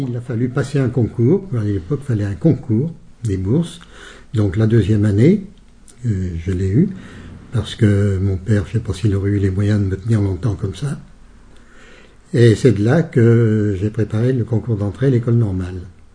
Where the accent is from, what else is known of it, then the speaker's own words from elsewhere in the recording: Moissieu-sur-Dolon, Auvergne-Rhône-Alpes, France; moi je suis originaire de l'Isère, dans un petit village rural qui s'appelle Moissieu-sur-Dollon, qui est à 25 km au sud de Vienne, dans le canton de Beaurepaire. Mes parents étaient des paysans, fermiers, pauvres, comme beaucoup à l'époque. Et je suis l'aîné de 8 enfants.